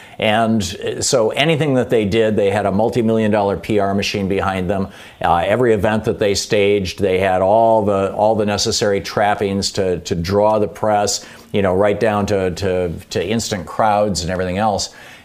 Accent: Michigan, United States; When I grew up in Michigan, and he was one of our heroes.

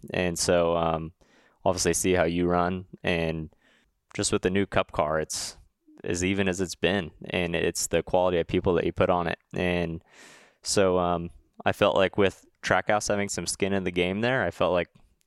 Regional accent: Huntington Beach, California, United States; Yeah, Riley and Noah are from Vegas. I'm from Huntington Beach, California.

